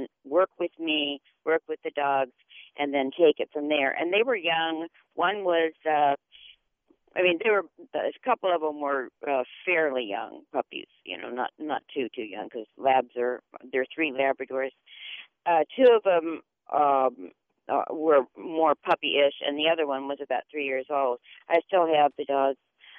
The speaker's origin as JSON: {"language": "English", "town": "Tucson", "region": "Arizona", "country": "United States", "said": "Okay. Well, I am from Tucson, Arizona. I've been here 4 years"}